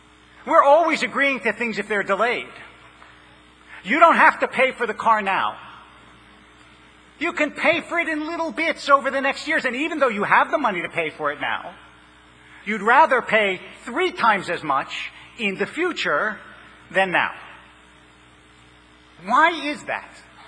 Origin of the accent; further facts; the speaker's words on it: Philadelphia, Pennsylvania, United States; but I grew up in Philadelphia.